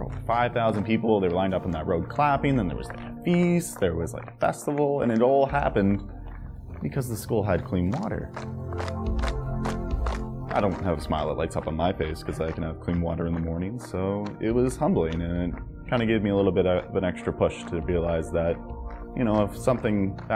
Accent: Kemptville, Ontario, Canada; I'm from Kempville, Ontario, and this is my story.

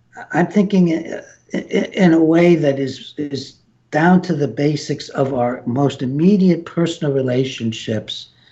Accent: United States; I don't get up in the morning thinking, wow, I'm an American. I get up being ashamed of being an American.

